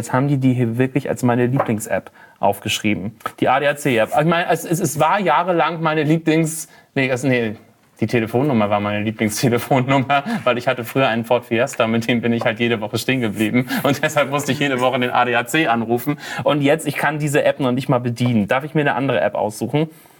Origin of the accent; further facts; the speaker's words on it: Wismar, Mecklenburg-Vorpommern, Germany; Ich komme aus Wismar